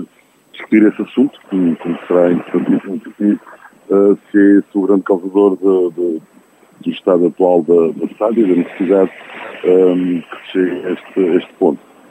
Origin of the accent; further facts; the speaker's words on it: Azores, Portugal; preocupa-nos a todos como açorianos